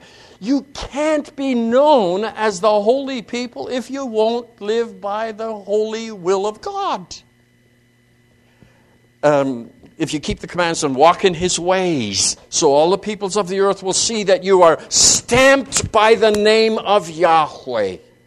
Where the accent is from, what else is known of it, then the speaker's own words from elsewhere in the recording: Saskatchewan, Canada; Well, I grew up in Saskatchewan, and that's a province of mind. We don't have states up there.